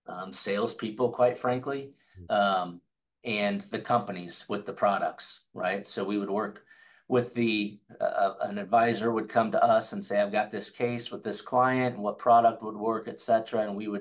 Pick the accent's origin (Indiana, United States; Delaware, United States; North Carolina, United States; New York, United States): Indiana, United States; Indianapolis; now in Carmel, United States; So I was born in Miami, Florida. My dad was down there working, lived there till I was two, moved back home to Indianapolis, where all of our family was. So grew up in Indianapolis.